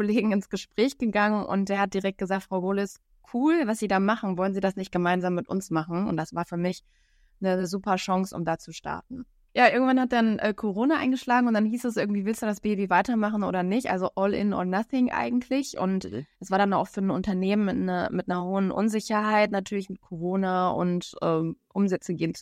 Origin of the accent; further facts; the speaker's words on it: Bielefeld, North Rhine-Westphalia, Germany; ich komme aus Bielefeld, bin auch in NRW geblieben, habe in Paderborn und in Bochum, also in Ostwestfalen und im Ruhrgebiet studiert und mein BWL-Master gemacht, ganz klassisch.